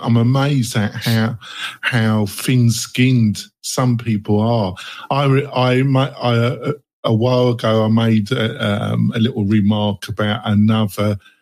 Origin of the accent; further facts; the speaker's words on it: England, United Kingdom; I'm English.